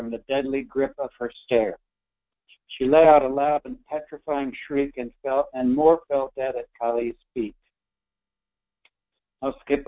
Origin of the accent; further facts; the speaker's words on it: Dallas, Texas, United States; from Dallas.